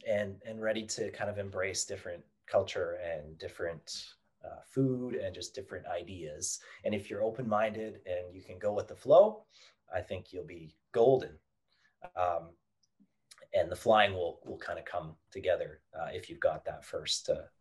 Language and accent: English; Canada; whatever I saw or experienced growing up in Canada